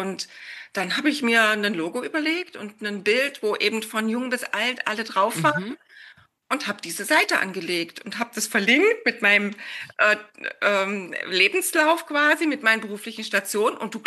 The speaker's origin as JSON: {"language": "German", "town": "Dresden", "region": "Saxony", "country": "Germany", "tie": "born or raised there", "said": "Für mich steht jetzt ein Umzug wieder an nach Dresden nächstes Jahr. Einfach da, wo mein wo mein Herz zu Hause ist, meine Familie ist, wo ich groß geworden bin."}